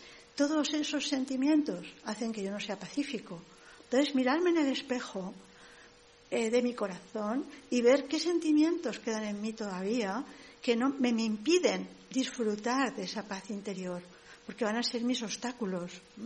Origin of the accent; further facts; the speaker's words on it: Valencian Community, Spain; yo soy valenciana, soy española